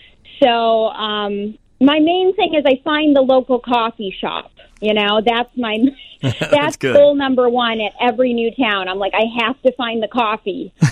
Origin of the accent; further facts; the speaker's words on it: East Coast, United States; I'm from the East Coast, so I've done shows out there, and then I've done other shows in the Midwest and South, but somehow I have missed Chicago